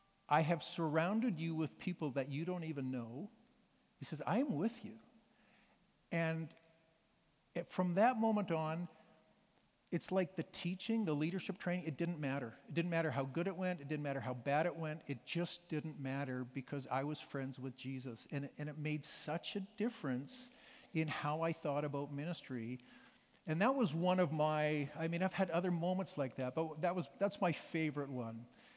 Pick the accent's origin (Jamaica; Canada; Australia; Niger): Canada; now in Sacramento, United States; well, I'm Canadian, but I'm living in Sacramento right now.